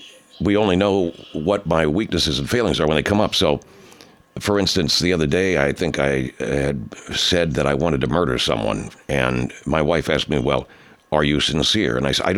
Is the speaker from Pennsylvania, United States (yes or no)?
no; Birmingham, Alabama, United States; born there; I was born in Birmingham, Alabama.